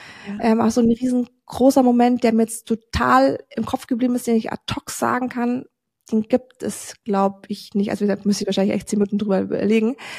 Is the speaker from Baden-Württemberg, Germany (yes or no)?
no; Bavaria, Germany; ich komme aus Bayern, ich komme vom Land.